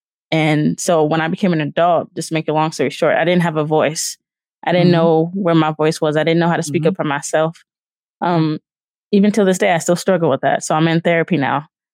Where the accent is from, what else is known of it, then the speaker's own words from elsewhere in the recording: Richmond, California, United States; also born or lived in Louisiana; I grew up in the Bay Area. I was born in Louisiana. I only lived there until I was like 3, but I grew up in the Bay in Richmond, Oakland, Vallejo, Concord.